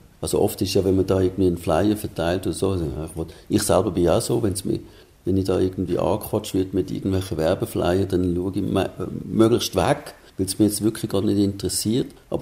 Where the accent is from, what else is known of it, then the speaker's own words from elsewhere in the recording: Switzerland; also mindestens bei uns in der Schweiz, wo ja alles irgendwie so geregelt ist, gesetzlich verankert, genagelt, festgesetzt, wie auch immer.